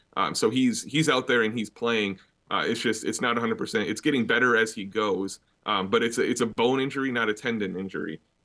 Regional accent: Minnesota, United States; I'm from Minnesota and worked up there for a while

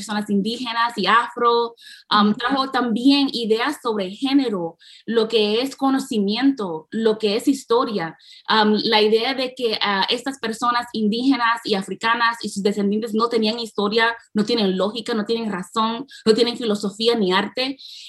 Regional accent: Puerto Rico; O sea, aquí mismo en el Caribe, donde están hablando, de donde soy yo, Puerto Rico, es el momento, el sitio de nacimiento del mundo colonial.

